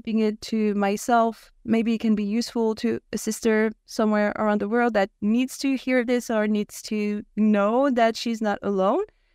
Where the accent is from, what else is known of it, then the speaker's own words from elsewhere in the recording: Paris, Île-de-France, France; I turned 30 a little over a month ago. I was born and raised here in Paris, France.